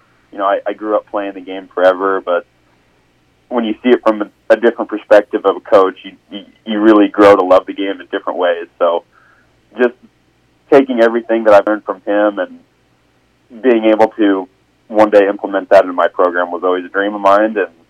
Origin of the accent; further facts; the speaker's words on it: Burwell, Nebraska, United States; You know, I'm originally from Burwell, so Broken Bow is a very familiar place to me.